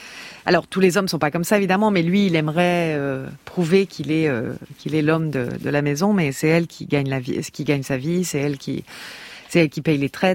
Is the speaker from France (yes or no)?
yes; France; Je suis française quand même.